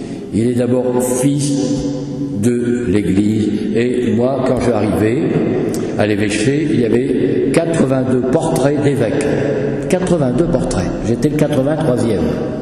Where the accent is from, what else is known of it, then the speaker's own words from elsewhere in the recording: Boulogne-sur-Mer, Hauts-de-France, France; je dis non, je suis un ch'ti, mais de Boulogne-sur-Mer.